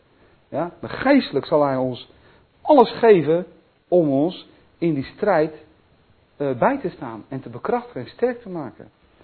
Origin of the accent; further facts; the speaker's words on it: Netherlands; Het moet ook wat, hè, we zijn Hollanders.